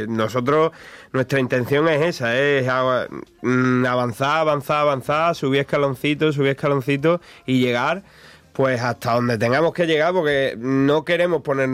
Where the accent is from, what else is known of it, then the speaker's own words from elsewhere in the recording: Don Benito, Extremadura, Spain; Yo soy de Extremadura, yo soy de Don Benito.